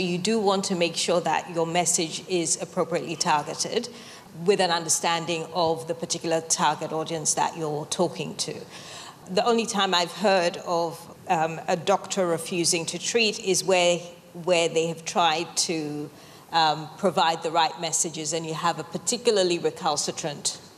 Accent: Ghana; I'm from Ghana originally

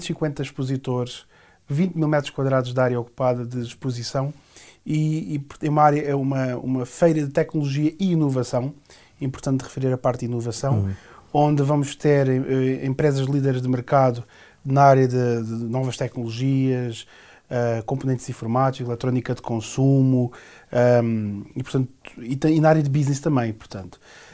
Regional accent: Portugal; moved away as an adult; now in Brazil; Venho de Portugal.

